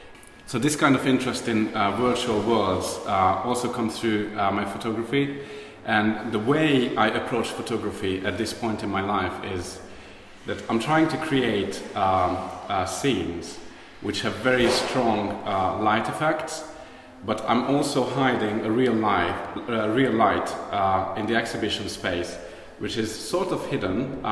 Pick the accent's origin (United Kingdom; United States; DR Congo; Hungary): Hungary; and I'm from Hungary.